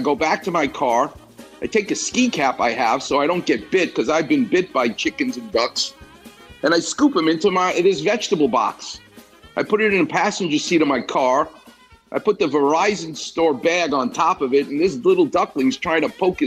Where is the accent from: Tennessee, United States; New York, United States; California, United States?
New York, United States; I'm from New York. I don't care if the gate's open. I'm going in.